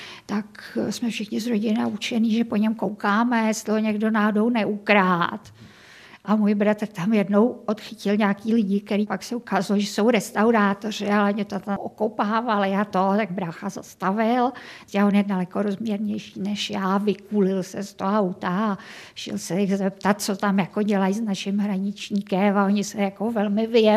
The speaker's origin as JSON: {"language": "Czech", "town": "České Budějovice", "region": "South Bohemian Region", "country": "Czechia", "tie": "born there", "said": "A já jsem Jihočeška rodem, opravdu, já sama jsem se narodila v Českých Budějovicích a rodiče pocházejí z Jindřichohradecka, z malé vesničky"}